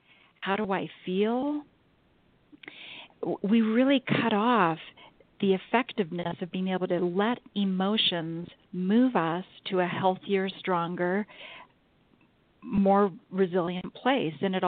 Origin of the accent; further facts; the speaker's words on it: Canada; I'm from Canada. I was in Calgary, Alberta